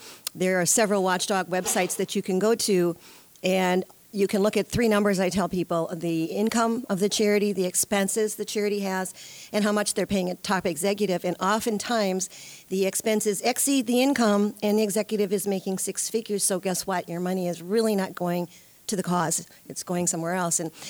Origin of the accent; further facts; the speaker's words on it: Madison, Wisconsin, United States; I'm born and raised in Madison, Wisconsin.